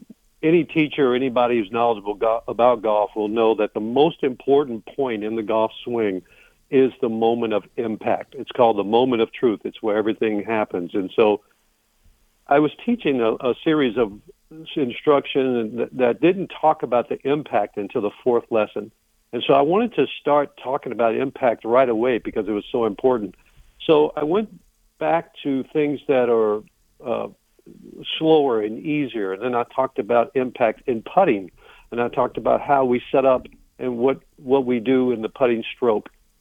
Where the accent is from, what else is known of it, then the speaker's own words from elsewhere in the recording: Louisiana, United States; And so I am from Louisiana. A lot of people ask me what part of the South you're from, and I say South Detroit, way south of Detroit.